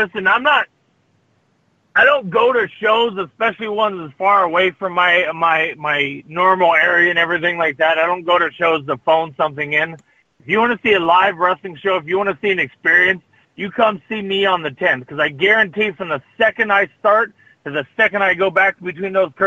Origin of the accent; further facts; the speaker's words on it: Las Vegas, Nevada, United States; Tagging with Sin in Vegas, my hometown.